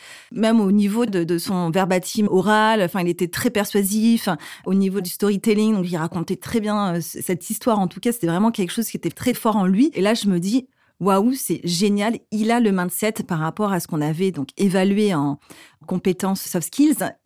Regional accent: South-West France, France; Je viens du sud-ouest de la France, d'un petit village de 3000 habitants.

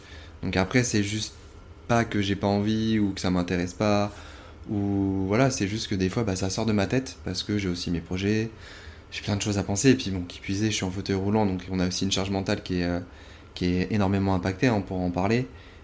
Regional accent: Tours, Centre-Val de Loire, France; now in Bordeaux, France; j'ai 32 ans, j'allais dire 31, mais non, ça y est, la barre des 32 est là. Je vis à Bordeaux, je suis originaire de Tours.

